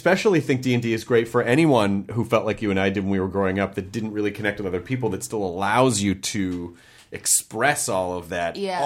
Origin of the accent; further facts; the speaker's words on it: the South, United States; Yeah, I mean, you know, listen, I grew up in the South, and I'm not a sports fan.